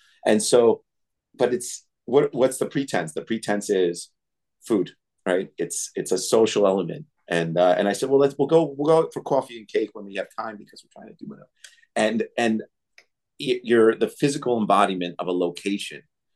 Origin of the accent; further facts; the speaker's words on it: New York, United States; I'm a New Yorker. I grew up in a Jewish community, but I learned how to make it in Russia.